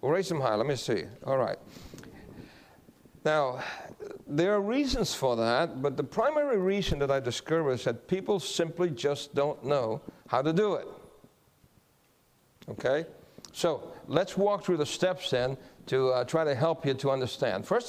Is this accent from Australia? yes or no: no; Guam; So where are you stationed? In Guam. I said, well, I'm from Guam also.